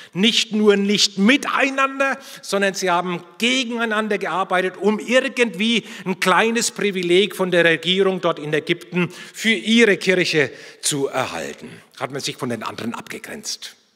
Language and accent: German; Bavaria, Germany; Ich komme mal aus Bayern, da werden Brotzeiten eingepackt.